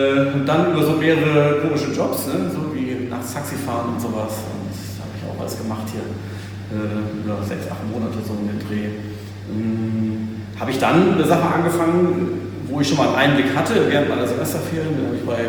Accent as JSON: {"language": "German", "region": "Northern Germany", "country": "Germany", "said": "Als Norddeutscher ist es doch anders."}